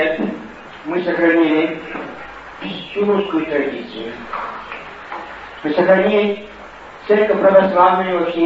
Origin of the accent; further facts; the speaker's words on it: Russia; moved away; Я понял, что мы уходим из России. Эти моменты были для многих ужасны. Люди плакали. Все жители Севастополя, которые нас провожали, встали на колени. Мы прощались с своей родиной.